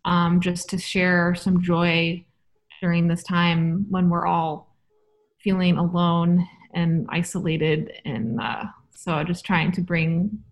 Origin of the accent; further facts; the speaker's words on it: United States; Because as an American trumpet soloist, you know, it's tough here.